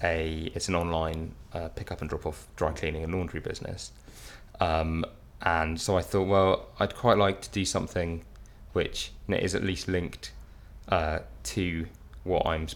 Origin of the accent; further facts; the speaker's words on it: London, United Kingdom; I'm 26 and I'm from South London.